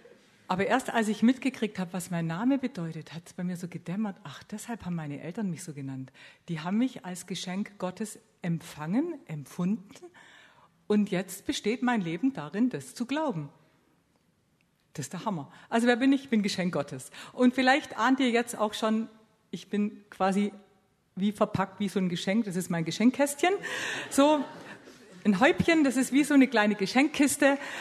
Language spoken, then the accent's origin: German; Baden-Württemberg, Germany; ich bin gelandet in der schwäbischen Welt, in der Ostalb. Da sagt man den Leuten nach, sie sind rau, aber herzlich. Und so ist es, bin mit drei Brüdern aufgewachsen, da komme ich her